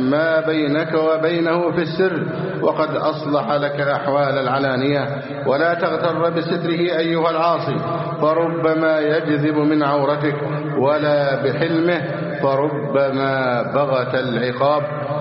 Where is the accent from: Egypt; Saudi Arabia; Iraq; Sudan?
Egypt